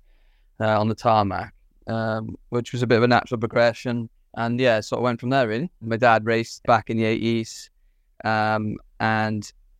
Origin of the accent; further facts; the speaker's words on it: Swansea, Wales, United Kingdom; from Swansea in South Wales